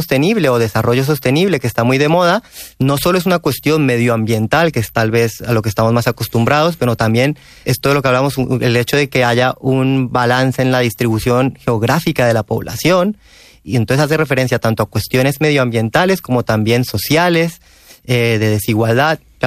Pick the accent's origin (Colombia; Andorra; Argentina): Colombia; Catalan is a second language; jo soc de Colòmbia i, si em permets, ara canviaré al castellà.